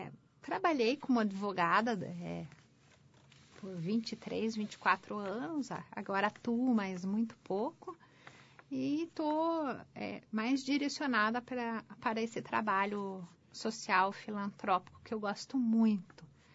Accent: Curitiba, Paraná, Brazil; also born or lived in Ponta Grossa; now in Porto União, Brazil; sou curitibana, nasci em 1970, depois disso morei e estudei na Universidade Estadual de Ponta Grossa, morei por 24 anos em Ponta Grossa

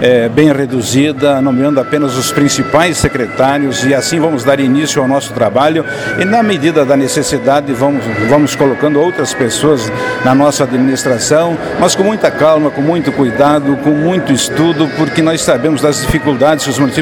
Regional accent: Rio Grande do Sul, Brazil; moved away as an adult; now in Paula Freitas, Brazil; fui eleito vereador ainda na minha terra natal, lá no Rio Grande do Sul, isso em 1982. Vim de lá, transferi meu domicílio eleitoral para Paula Freitas

